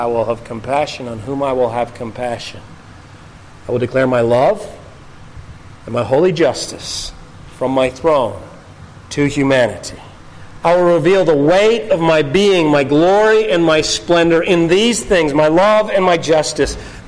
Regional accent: Canada; because I come from Canada.

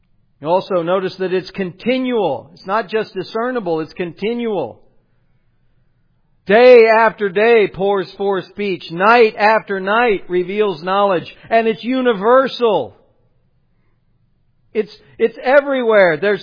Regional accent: Ohio, United States; So I'm from Ohio. One of the things I had to get used to living in Southern California

